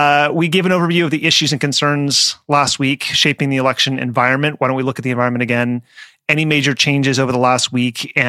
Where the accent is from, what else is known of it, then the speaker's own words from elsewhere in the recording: Las Vegas, Nevada, United States; But if you're going to a casino in my hometown of Las Vegas